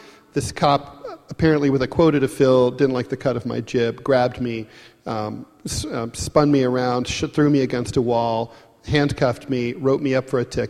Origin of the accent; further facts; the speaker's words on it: New York, United States; I'm a New Yorker, okay?